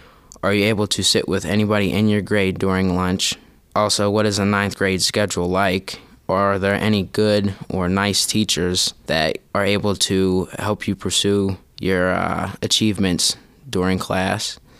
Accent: Greensburg, Pennsylvania, United States; I'm 14 years old, and I'm from Greensburg, Salem Middle School.

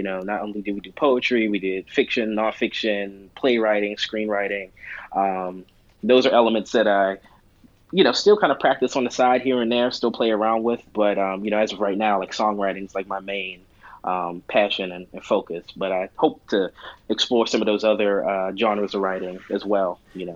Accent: Pittsburgh, Pennsylvania, United States; So I lived all over the place. I've moved a lot throughout the city. I spent most of my time in the Hazelwood neighborhood.

